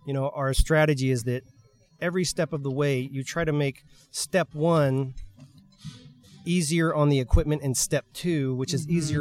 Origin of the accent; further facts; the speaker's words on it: California, United States; Well, I'm a native Californian and I come from the cannabis industry.